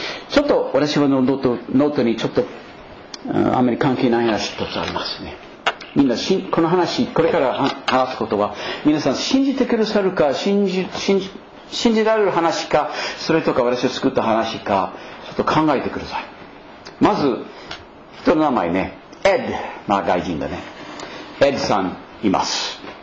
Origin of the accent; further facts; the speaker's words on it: Maine, United States; Japanese is a second language; 私のふるさとアメリカのメイン州などブルーベリーいっぱいできるところで